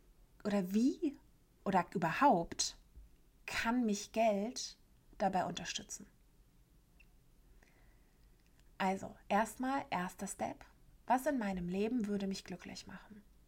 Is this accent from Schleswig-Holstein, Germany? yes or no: no; Berlin, Germany; Bei uns in Berlin sind es ja die Schrippen.